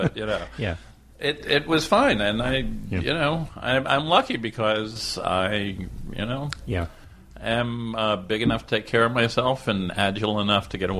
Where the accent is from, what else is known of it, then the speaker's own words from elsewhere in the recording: New York, United States; I grew up in the Bronx, in Highbridge. I'm fifth generation, 100% Irish New York City.